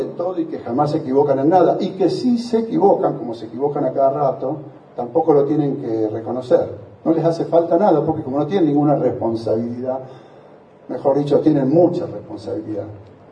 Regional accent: Buenos Aires Province, Argentina; somos argentinos, somos bonaerenses.

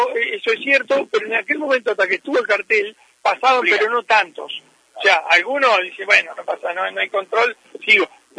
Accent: Argentina; ¿Cómo somos los argentinos?

